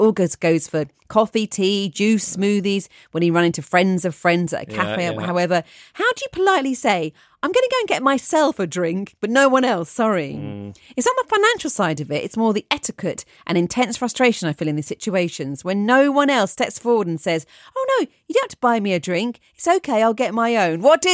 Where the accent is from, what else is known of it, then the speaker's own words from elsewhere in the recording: Nyon, Vaud, Switzerland; I was at a large music festival near my hometown of Nyon, near Geneva, Switzerland.